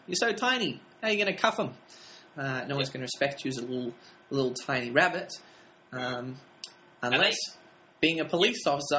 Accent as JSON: {"language": "English", "town": "Sydney", "region": "New South Wales", "country": "Australia", "tie": "born or raised there", "lives_now": "Los Angeles, United States", "said": "Growing up in Sydney, now living in Los Angeles, not really prepared for that."}